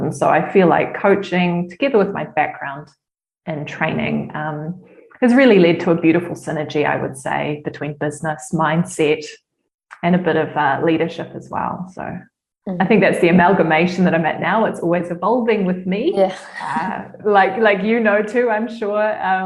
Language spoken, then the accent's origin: English; New Zealand; moved away; I was in my home country again for the first time in over 7 years.